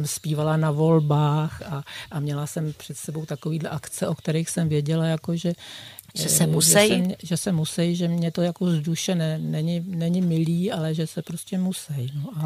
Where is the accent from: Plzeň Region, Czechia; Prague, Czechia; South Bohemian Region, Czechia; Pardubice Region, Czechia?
Prague, Czechia; born there; Já jsem se narodila na Smíchově.